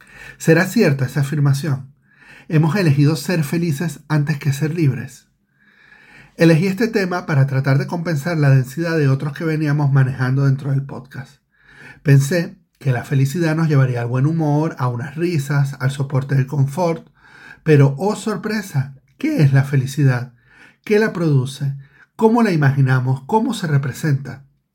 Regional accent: Venezuela; accent: Venezuelan; also born or lived in Colombia; En una época en la que viví en Colombia, distinguía mi acento venezolano por la capacidad que tenía de comerme las S y las Z al final de las palabras.

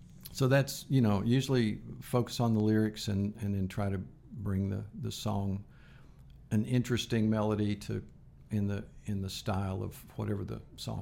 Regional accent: Kansas, United States; based on something that happened back in my hometown. And the book covers my hometown in Kansas.

